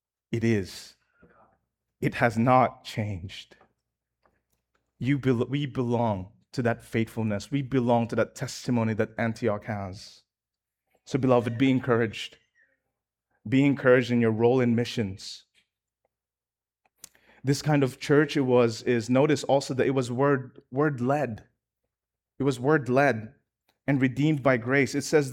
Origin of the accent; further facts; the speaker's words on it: Philippines; I'm Filipino, and I'm not going to go for a diversity slogan.